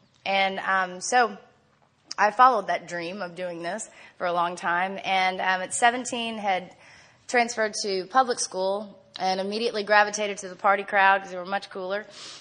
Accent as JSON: {"language": "English", "town": "San Antonio", "region": "Texas", "country": "United States", "said": "I'm from San Antonio. So dumb."}